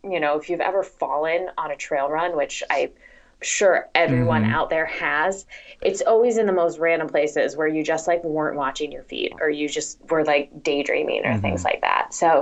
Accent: Northwest, United States; also born or lived in Chicago; now in California, United States; growing up in the Northwest, I used to actually go out and backpack and hike all the time.

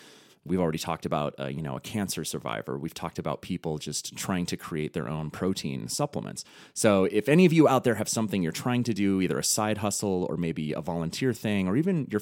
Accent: Montana, United States; the teachers that I had growing up in Montana.

